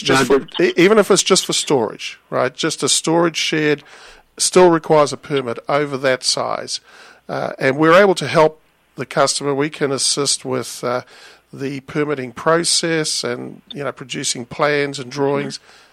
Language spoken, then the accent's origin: English; New Zealand; New Zealand.